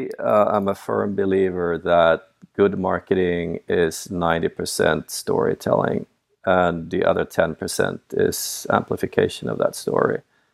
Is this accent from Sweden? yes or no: yes; Sweden; By the way, I am from Sweden originally.